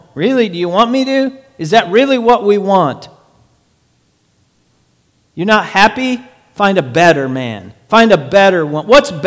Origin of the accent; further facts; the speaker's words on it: United States; Don't put me in your basket. I'm an American, but you don't know my marriage and my relationship